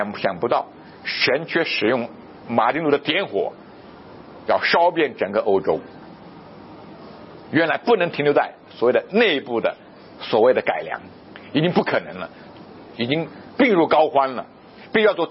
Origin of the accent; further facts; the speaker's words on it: Guangdong, China; 原来听说我们是广东来的，其实我也不懂广东话，我妻子懂，就跟他讲。